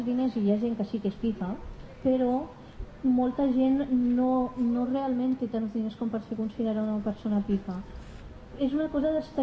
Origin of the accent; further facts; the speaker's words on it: Sant Cugat, Catalonia, Spain; quan jo els hi deia, soc de Sant Cugat, em deien, ets un pijo.